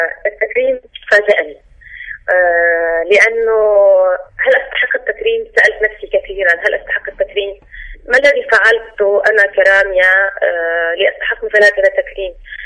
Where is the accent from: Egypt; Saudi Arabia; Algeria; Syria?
Syria; يعني أنا السورية وطالما بيفرقنا أبدا ولا حدود ولا شيء، بس بقلكم من سوريا